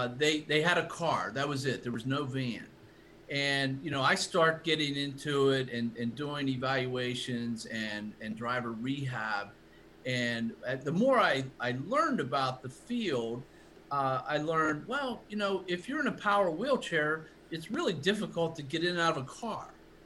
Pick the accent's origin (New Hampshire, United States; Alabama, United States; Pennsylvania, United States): Pennsylvania, United States; I'm from Somerset County originally, so Johnstown is very close.